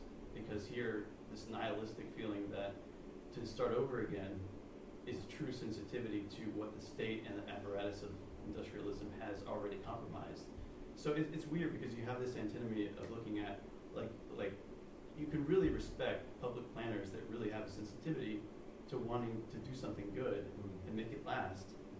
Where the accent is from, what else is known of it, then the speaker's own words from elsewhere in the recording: Kentucky, United States; born there; My family came from London in 1642, and I was born in Kentucky.